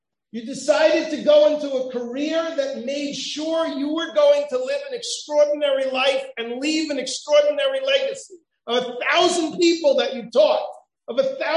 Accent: Fair Lawn, New Jersey, United States; Because I grew up in Fairlawn

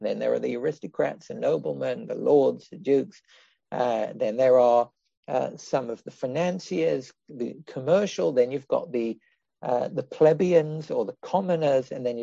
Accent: England, United Kingdom; And you'd think I'm English, I should know all about English history

